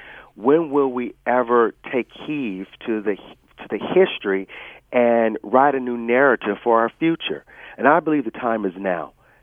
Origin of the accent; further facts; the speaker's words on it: Watts, California, United States; born there; First of all, I was born in Watts, and I lived through the civil unrest that took place in 1992